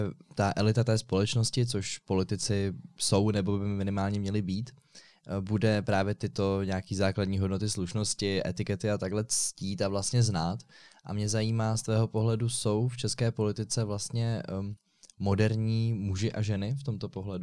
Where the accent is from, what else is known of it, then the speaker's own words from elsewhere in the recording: Prague, Czechia; tak ani já jako Pražák se nebudu cítit dobře